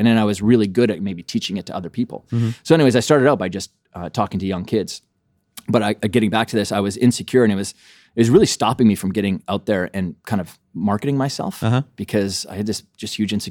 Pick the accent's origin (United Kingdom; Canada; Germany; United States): Canada; So, I'm Canadian, so everyone plays hockey. It's just, you come up with skates on.